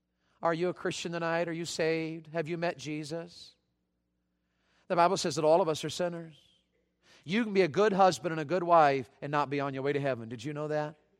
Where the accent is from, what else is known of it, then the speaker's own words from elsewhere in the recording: the South, United States; I was raised in the South and you guys are Yankees